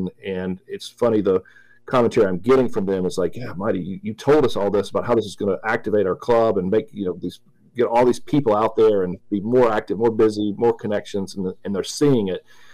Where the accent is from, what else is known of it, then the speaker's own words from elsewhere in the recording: Greenville, South Carolina, United States; So I'm from Greenville, South Carolina, so not a curling hotbed of the world